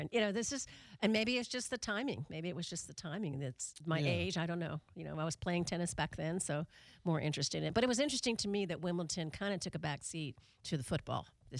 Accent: United States; But I'm so American with my college football and my NFL

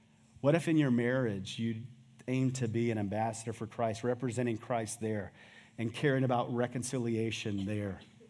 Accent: Clearwater, South Carolina, United States; So I grew up in First Baptist Church, Clearwater, South Carolina.

